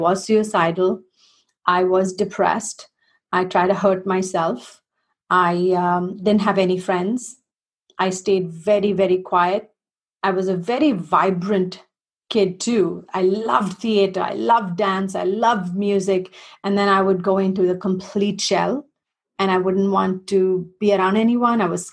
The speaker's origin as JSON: {"language": "English", "town": "Chennai", "region": "Tamil Nadu", "country": "India", "tie": "born or raised there", "also_born_or_lived": "New Delhi", "said": "I was born in the north of India in a place called New Delhi. It's actually the capital. And at the age of about four, we moved to the south to a city called Chennai"}